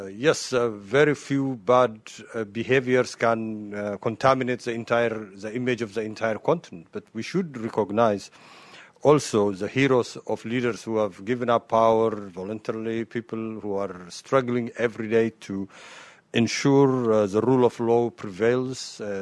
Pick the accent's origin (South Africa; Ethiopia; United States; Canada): Ethiopia; I mean, I come from Ethiopia